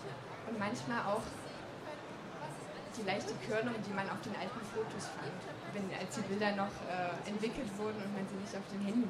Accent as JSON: {"language": "German", "town": "Erfurt", "region": "Thuringia", "country": "Germany", "tie": "born or raised there", "said": "Ich bin in Erfurt geboren, nach der Wende, aber so viel hatte sich in den anderthalb Jahren tatsächlich noch nicht verändert."}